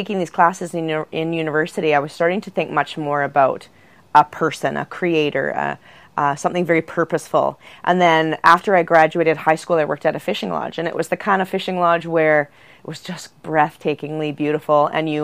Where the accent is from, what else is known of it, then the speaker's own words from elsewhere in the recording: Flin Flon, Manitoba, Canada; Well, I grew up in Flin Flon at the lake.